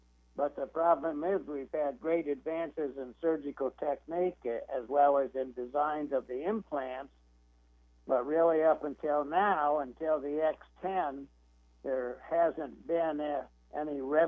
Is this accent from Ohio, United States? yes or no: yes; Columbus, Ohio, United States; now in Ashland, United States; I'd like to tell your audience that I'm from Columbus, Ohio, and I now live on a farm in Ashland, Ohio, and raise buckeye trees.